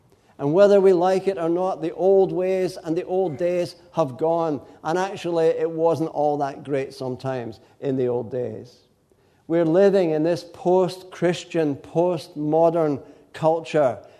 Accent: Glasgow, Scotland, United Kingdom; But I was brought up in Glasgow.

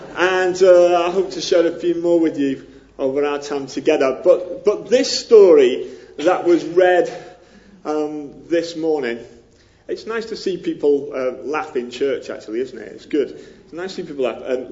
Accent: Widnes, North West England, United Kingdom; accent: up north; It's an up north accent. It's near Liverpool. I can do a little bit of Scouse, but it's plastic Scouse because I was outside Liverpool. It was Widnes that I was mainly brought up

